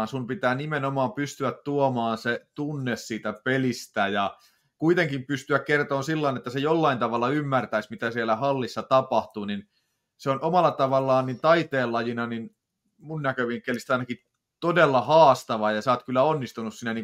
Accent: Tampere, Pirkanmaa, Finland; mä oon Hervannasta ja siitä huolimatta mä oon Tappara ihmisiä

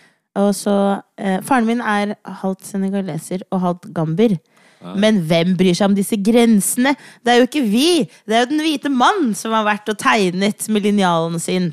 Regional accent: Oslo, Norway; jeg ble født her i Oslo. Vokste opp på Hauke 2. Vi bodde et år liksom på Stovner

